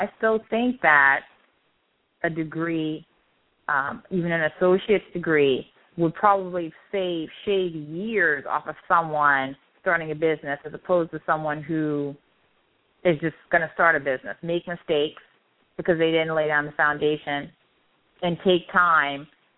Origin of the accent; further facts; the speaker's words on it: Charleston, United States; I remember growing up in Charleston, you had grown women that would go to the mall and wrap the packages.